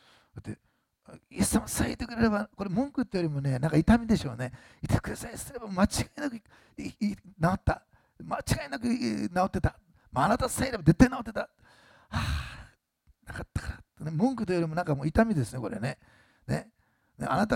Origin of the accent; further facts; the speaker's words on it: Osaka, Japan; 私大阪で生まれ育ったからね、天の川っていうのをね、図鑑でしか知らなかったね。